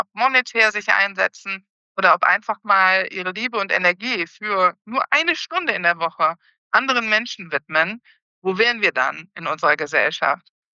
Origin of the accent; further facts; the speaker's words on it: Germany; in weder der Gesellschaft, in der ich hier lebe, noch in Deutschland, wo ich groß geworden bin und bis vor kurzem noch gelebt habe.